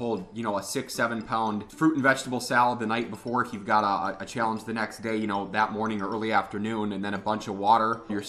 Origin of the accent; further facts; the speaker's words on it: Wisconsin, United States; I'm lactose intolerant, unfortunately, born and raised in Wisconsin, and here I can't have dairy.